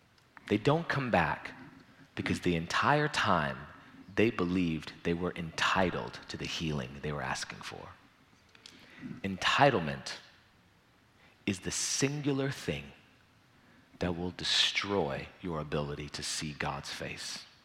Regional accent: India; And I'm from India. We know how to throw weddings too

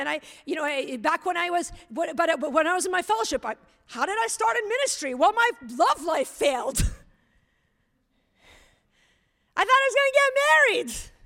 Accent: Lebanon; I grew up in Lebanon where you had like 3 choices if you were educated.

